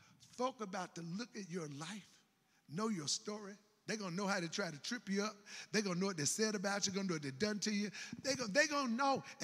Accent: Greensboro, North Carolina, United States; I came from Southside Greensboro. I'm child number 8 in my mother's family.

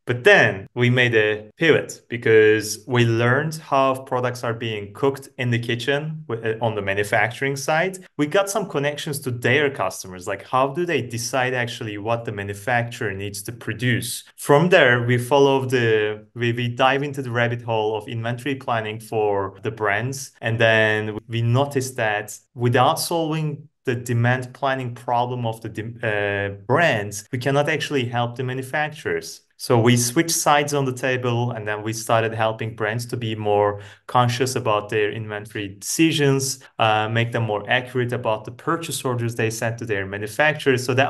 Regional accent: Berlin, Germany; English is a second language; Hi, I'm from Germany, Berlin

